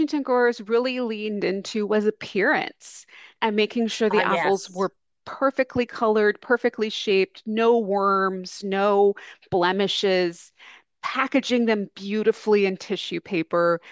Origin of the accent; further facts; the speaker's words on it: Saipan, Northern Mariana Islands; I grew up in Saipan. My parents were missionaries.